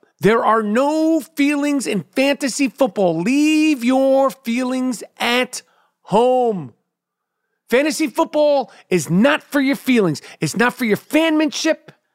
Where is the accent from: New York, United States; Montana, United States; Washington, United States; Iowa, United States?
New York, United States; New York City; That's genetics of being born and bred in Nueva Yorka, New York City, New York Hospital, 32070.